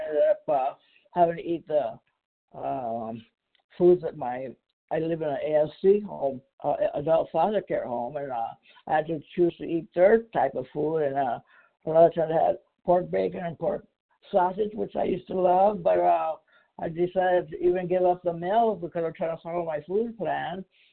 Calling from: Berrien Springs, Michigan, United States; I'm from Barron Springs, Michigan.

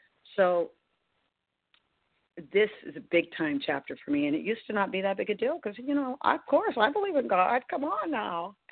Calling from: California, United States; I'm calling from Northern California.

